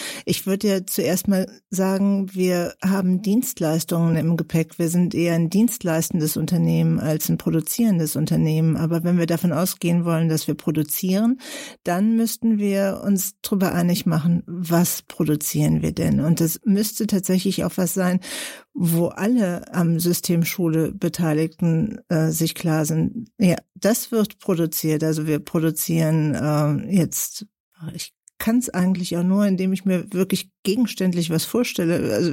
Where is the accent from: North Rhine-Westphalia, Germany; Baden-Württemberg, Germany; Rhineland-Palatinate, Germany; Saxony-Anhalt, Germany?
Rhineland-Palatinate, Germany; accent: Eifel; seit 2015 bin ich zudem Schulleiterin und zwar an einer Realschule Plus in der Vulkaneifel. Das ist meine Heimat, dort wo ich eigentlich auch herkomme. Manchmal hört man es mir auch an, dass ich eine Eiflerin bin